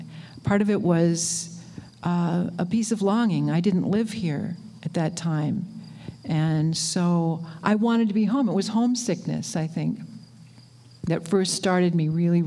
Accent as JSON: {"language": "English", "town": "Wahpeton", "region": "North Dakota", "country": "United States", "tie": "born or raised there", "said": "And for me, because I grew up in Wahpeton, it's Wahpeton in the Red River Valley. I really didn't leave until I went to college."}